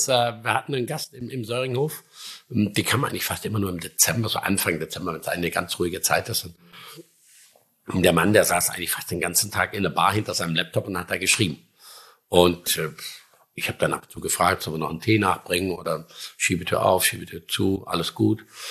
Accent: Baden-Württemberg, Germany; Also als Schwabe habe ich tatsächlich auch den Bootschein gemacht.

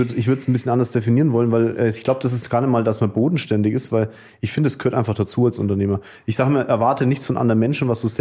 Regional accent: Bavaria, Germany; Ich bin Franke, ich übertreibe immer grundsätzlich

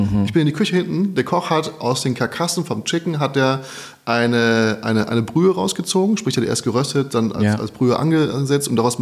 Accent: Frankfurt, Hesse, Germany; now in Berlin, Germany

